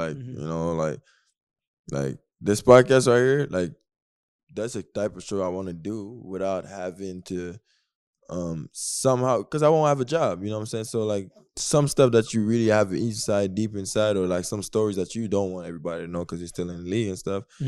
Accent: Canada; being in Toronto and, you know, living my life here. I'm Canadian.

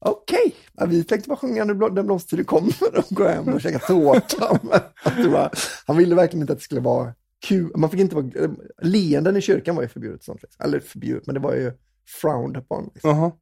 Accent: Västra Götaland County, Sweden; jag är från Bohuslän, men jag är ju liksom Schartau.

